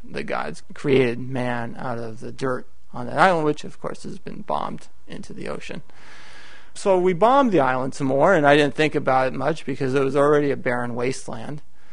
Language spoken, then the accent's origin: English; United States; and thank God I'm American. I get to go back to America where things are nice and pleasant.